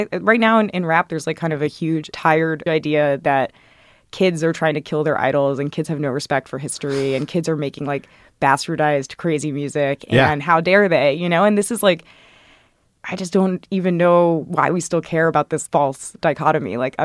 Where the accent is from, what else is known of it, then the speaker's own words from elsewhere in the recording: the South, United States; And I grew up in the South and kind of could imagine what that might look like.